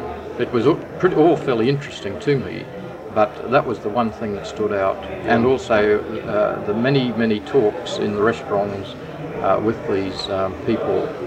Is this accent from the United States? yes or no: no; Australia; from Australia, could I please borrow a planimeter